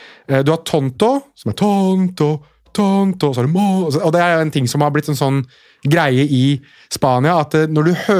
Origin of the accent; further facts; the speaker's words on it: Oslo, Norway; jeg er født og oppvokst i Oslo sentrum.